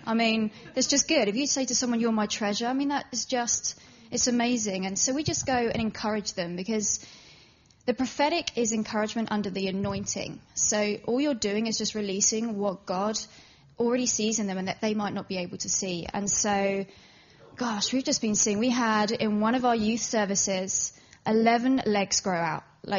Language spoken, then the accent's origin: English; England, United Kingdom; As you can hear, I am actually English. Though people have told me I've got a little bit of a twang, but being married to an American, I'm going to pick up some of the accent.